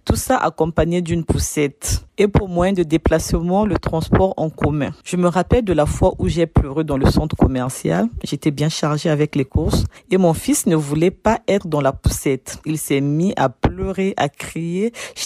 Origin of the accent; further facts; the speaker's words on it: Republic of the Congo; moved away as an adult; now in France; je viens du Congo-Brazzaville. Je suis mère de 4 enfants. À mon arrivée en France, le dernier n'avait que 7 mois.